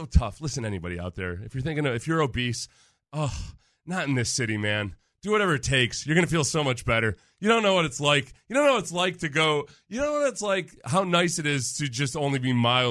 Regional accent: Jacksonville, Florida, United States; I came from Jacksonville, so I'm like, oh, Jacksonville's really humid.

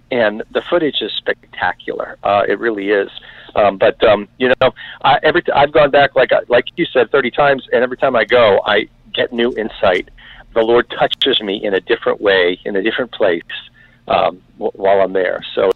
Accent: New England, United States; I grew up in the North. We don't have olive trees in New England where I grew up.

